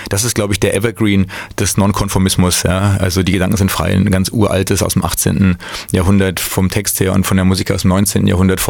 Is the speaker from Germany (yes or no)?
yes; West Germany, Germany; ich bin ja ursprünglich aus dem Westen, dass wir das im Westen viel gehört haben